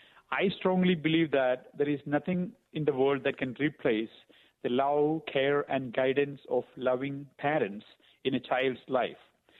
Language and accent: English; India; moved away as an adult; now in United States; I am from India. I'm an immigrant from India. I'm an engineer by profession. Came to U.S. for my master's degree in engineering.